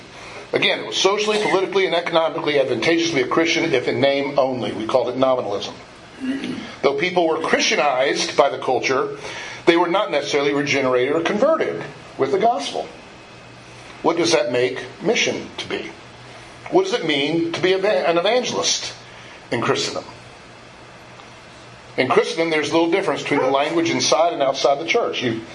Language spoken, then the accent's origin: English; Georgia, United States; I grew up in Georgia.